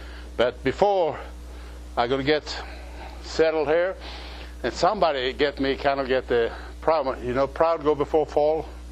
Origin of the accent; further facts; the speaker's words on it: the South, United States; Your brother and me, we're Southerner.